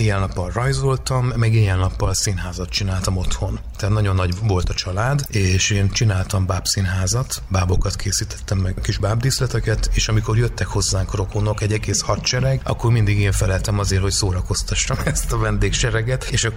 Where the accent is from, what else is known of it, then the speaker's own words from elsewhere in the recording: Nyíregyháza, Szabolcs-Szatmár-Bereg, Hungary; Én Nyíregyházán nőttem föl